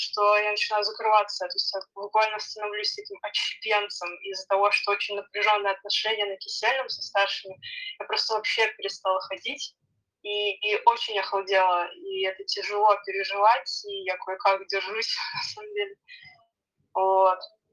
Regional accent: Moscow, Russia; born there; Я хоть и родилась в Москве, никогда не была москвичкой.

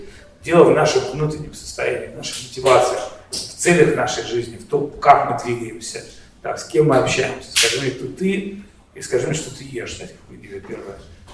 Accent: Saint Petersburg, Russia; что-то я сам из Питера, мне что-то Питер напоминает.

